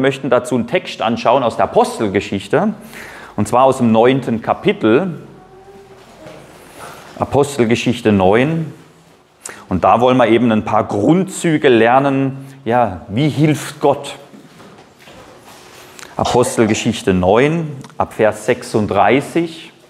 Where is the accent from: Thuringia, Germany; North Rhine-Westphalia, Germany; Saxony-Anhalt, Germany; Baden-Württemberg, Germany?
Baden-Württemberg, Germany; Rust; Ja, und wir haben jetzt gerade da, wo ich herkomme, wieder Europapark Rust, habt ihr vielleicht auch in den Medien mitbekommen, ein kleines Kind missbraucht worden.